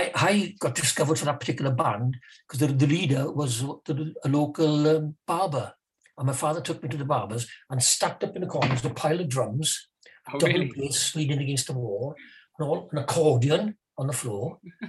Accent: Carmarthen, Wales, United Kingdom; born there; Well, I was born in Carmarthen. I was born in a house, actually, on the main street, 1944.

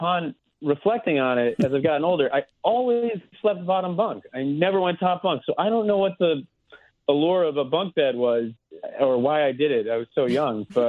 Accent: Connecticut, United States; Well, I'm from Connecticut, so you should have said yes faster.

